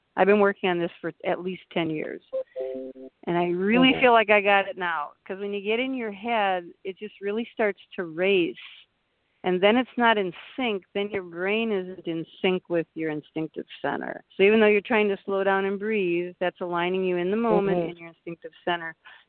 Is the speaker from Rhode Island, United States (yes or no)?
no; Milwaukee, Wisconsin, United States; I'm from Milwaukee.